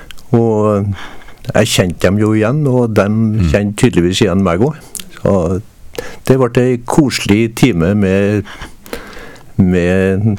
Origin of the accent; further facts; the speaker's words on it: Trøndelag, Norway; accent: Trøndelag dialect; for jeg snakket jo brei trønderdialekt